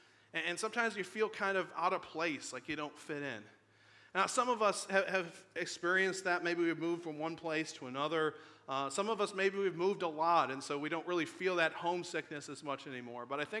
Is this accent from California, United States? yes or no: no; Buffalo, New York, United States; moved away as an adult; When I was growing up, I grew up in Buffalo, and so until the point I was about 20 years old, I had never left Buffalo for maybe more than 10 days, 2 weeks